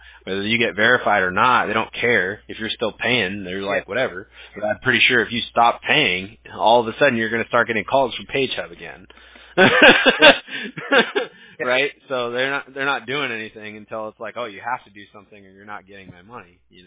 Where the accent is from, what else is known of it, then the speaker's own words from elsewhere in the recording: Huntington Beach, California, United States; now in Newport Beach, United States; But yeah, I live in Newport now. I'm a Huntington Beach native myself, so I grew up in Huntington Beach.